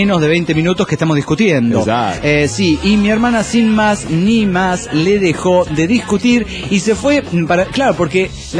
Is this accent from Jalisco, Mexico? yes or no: yes; Zapopan, Jalisco, Mexico; de Zapopan, Jalisco, México.